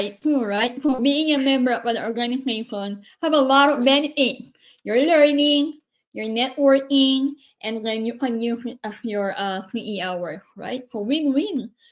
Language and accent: English; Philippines; especially like we came from the Philippines. I mean, back home, going out really big into those conferences, seminars